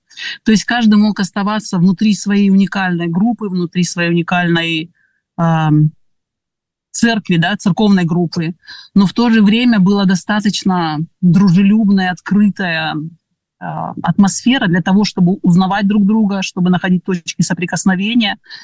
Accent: Kaliningrad, Kaliningrad Oblast, Russia; Я сама из Калининграда, из калининградского пропства.

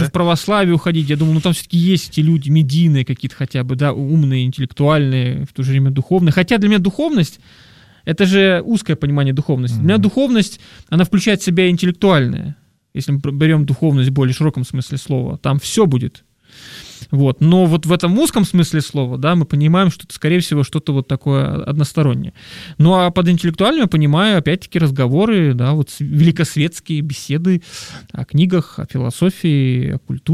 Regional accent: Lviv, Lviv Oblast, Ukraine; чай не в Москве я родился, может, в Москве здесь ситуация другая, но, в принципе, она чуть отличается, даже в том же Львове я просто вырос в церкви еще более провинциальной.

